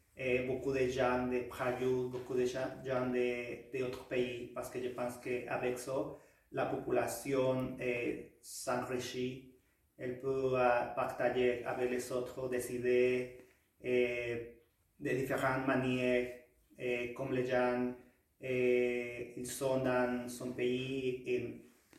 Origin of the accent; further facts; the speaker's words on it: Guanajuato, Mexico; French is a second language; moved away as an adult; now in Canada; je viens du Mexique et j'ai 31 ans et je demeure ici au Québec depuis janvier passé 2020, donc ça fait déjà un an, 3 mois. Et je suis un travailleur étranger. Guanajuato, c'est comme un centre